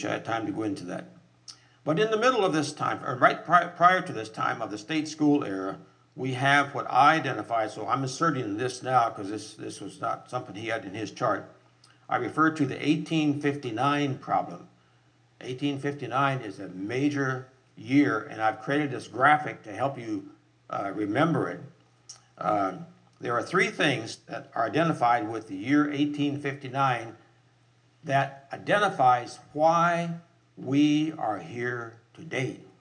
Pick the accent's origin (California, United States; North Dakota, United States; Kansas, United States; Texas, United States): North Dakota, United States; Fargo; my hometown community up in Fargo-Moorhead country in North Dakota, Minnesota